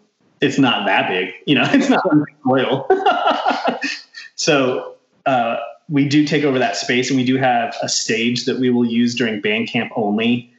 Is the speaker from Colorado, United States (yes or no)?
yes; Windsor, Colorado, United States; I grew up in Windsor, Colorado, actually, which is only about 20 minutes from Fort Collins. So I've been kind of a Northern Colorado person my whole life.